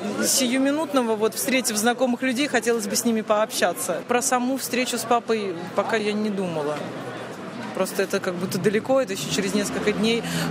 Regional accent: Saint Petersburg, Russia; я из Петербурга. Сейчас приехали в Мадрид.

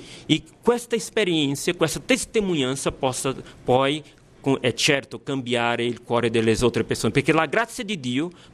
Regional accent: Fortaleza, Ceará, Brazil; born there; Italian is a second language; Io sono nato a Fortaleza, nel nord-est del Brasile.

